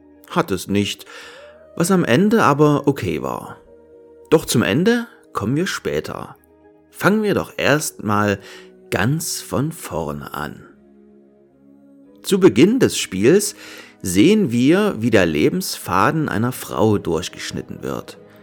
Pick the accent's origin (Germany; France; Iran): Germany; East Germany; born there; Eventuell liegt es daran, dass ich, geboren in der DDR, nach der Wende mit Video- und Computerspielen nur so überrollt wurde.